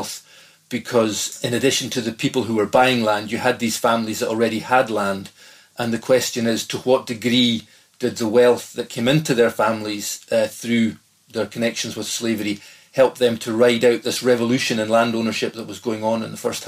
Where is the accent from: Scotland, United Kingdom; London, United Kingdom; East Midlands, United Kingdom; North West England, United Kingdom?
Scotland, United Kingdom; Skye; Well, I can say, growing up on Skye in the 1980s, 1990s, there was certainly a residual memory of clearance.